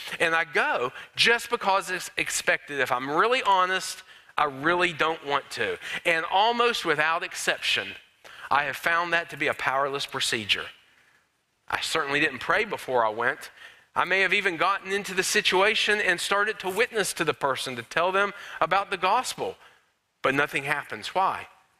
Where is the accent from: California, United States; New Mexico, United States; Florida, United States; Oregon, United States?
Florida, United States; I grew up in Florida